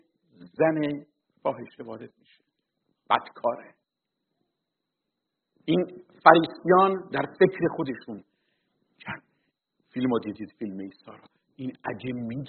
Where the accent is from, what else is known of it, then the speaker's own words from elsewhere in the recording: Iran; ماهایی که اکثرا در ایران به دنیا آمدیم، بزرگ شدیم